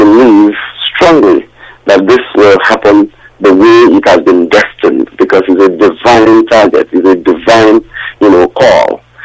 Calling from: Trinidad & Tobago; I'm calling from Trinidad and Tobago.

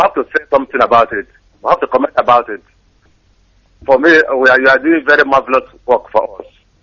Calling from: Essen, North Rhine-Westphalia, Germany; English is a second language; I'm calling from Essen. I'm a family, Biafra family

